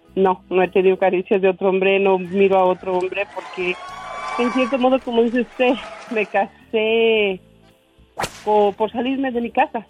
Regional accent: Mexico; moved away as an adult; now in United States; me pidió mi dirección para mandarme una postal, me dijo él, porque él vivía, yo vivía en México, él ya estaba acá

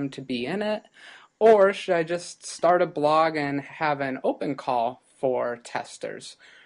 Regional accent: Seattle, Washington, United States; I'm from Seattle, Washington.

